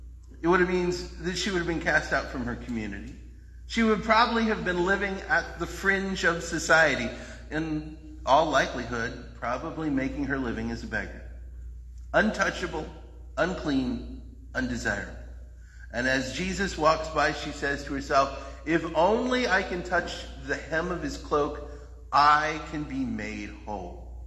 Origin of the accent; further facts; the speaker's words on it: West Virginia, United States; Where I grew up in West Virginia, when somebody died, it almost immediately meant that you needed to make a casserole.